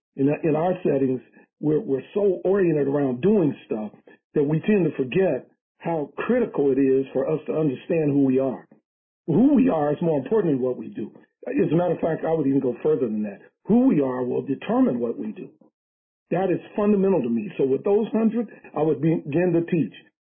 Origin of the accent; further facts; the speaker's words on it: United States; born there; I'm an American citizen by birth